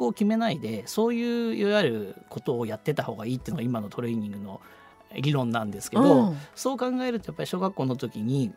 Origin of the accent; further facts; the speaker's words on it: Niigata, Japan; そうですね、新潟市の出身です。